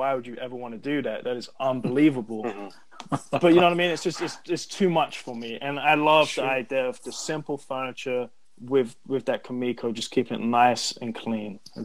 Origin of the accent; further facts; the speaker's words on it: London, United Kingdom; I'm from London.